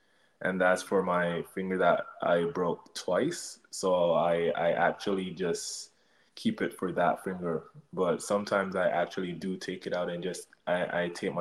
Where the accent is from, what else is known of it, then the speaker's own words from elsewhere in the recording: Jamaica; like always growing up in Jamaica, you hear that the United States have the most professional goalkeeper setup in the world.